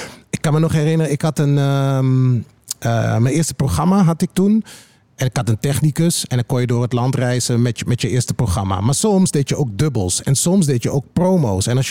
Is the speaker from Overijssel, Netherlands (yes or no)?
yes; Overijssel, Netherlands; Ik kom natuurlijk uit Twente.